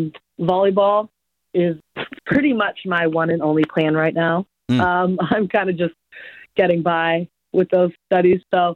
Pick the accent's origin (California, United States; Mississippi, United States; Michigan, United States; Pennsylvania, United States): California, United States; Los Angeles; A really big goal of mine would be to hopefully be in the 2028 Olympic, because it is in my hometown